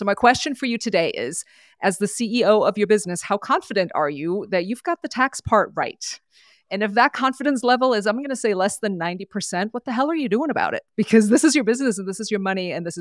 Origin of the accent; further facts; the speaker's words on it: Germany; I'm from Europe, born and raised. So I always want to know where people are going. We're going this summer to see my family.